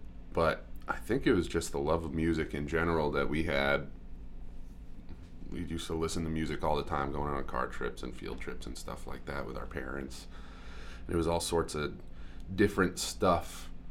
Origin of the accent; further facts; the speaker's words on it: Hollis, Maine, United States; I'm actually from Hollis. I'm on the other side of the river.